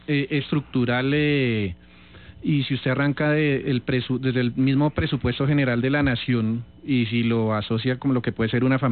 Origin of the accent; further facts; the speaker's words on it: Colombia; Colombia no es más que el reflejo de lo que somos los colombianos